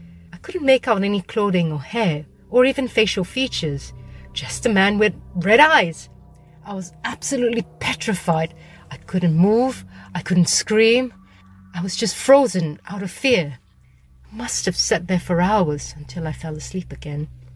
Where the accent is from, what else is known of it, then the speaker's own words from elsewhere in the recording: Australia; My siblings and I grew up in Australia with my mum and dad.